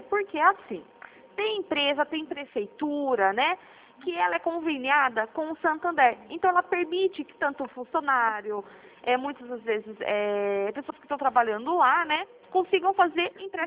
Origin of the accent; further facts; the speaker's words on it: Piracicaba, São Paulo, Brazil; eu sou aqui de Piracicaba, né? Não sei se a senhora já conheceu a cidade da Pamonha.